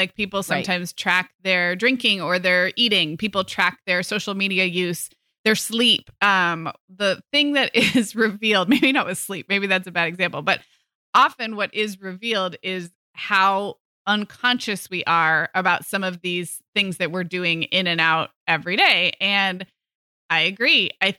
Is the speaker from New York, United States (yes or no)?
no; California, United States; But when I moved from California to Chicago for college, I like brought all of my socks, and then I was like, oh, this is not enough socks.